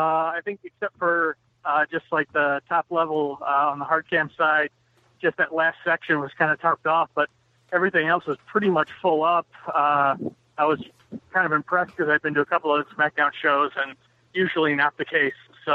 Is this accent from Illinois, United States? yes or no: yes; Chicago, Illinois, United States; I live sort of in the area, but I'm originally from Chicago.